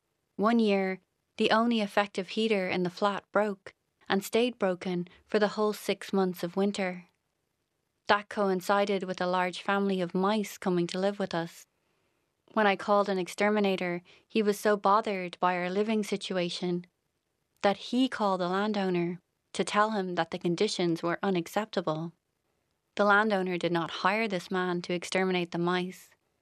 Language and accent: English; Churchtown, Leinster, Ireland; When I was growing up in Churchtown, we lived on a busy road with lots of traffic.